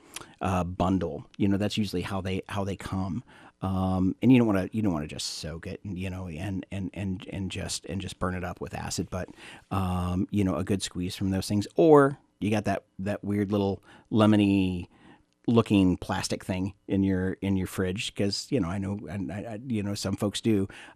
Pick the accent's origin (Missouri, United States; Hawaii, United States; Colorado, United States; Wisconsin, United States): Missouri, United States; Originally from Southwest Missouri.